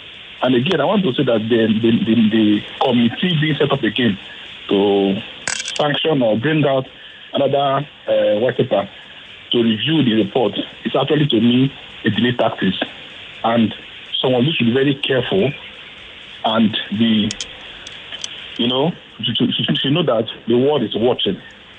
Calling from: Ibafo, Ogun, Nigeria; I'm calling from Ibafo.

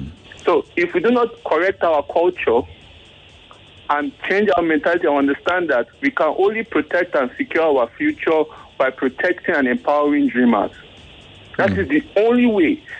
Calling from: Igando, Lagos, Nigeria; I'm calling from Igondo.

